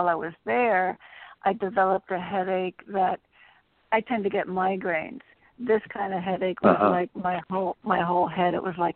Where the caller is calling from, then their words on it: Connecticut, United States; Hi, from Connecticut. First time caller.